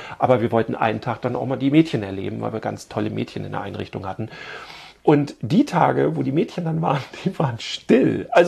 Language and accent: German; Bad Segeberg, Schleswig-Holstein, Germany; Ich komme aus Bad Segeberg, da war Winnetou das Thema, ja, oder ist immer noch.